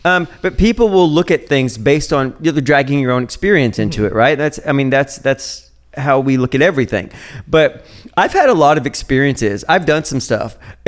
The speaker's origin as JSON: {"language": "English", "region": "Southern United States", "country": "United States", "accent": "Southern American", "said": "My southern accent comes out. I can't not yell or threaten people without a southern accent."}